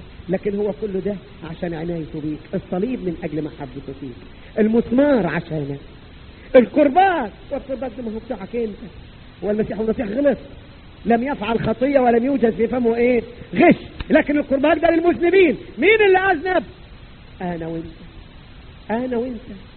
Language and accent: Arabic; Upper Egypt, Egypt; born or raised there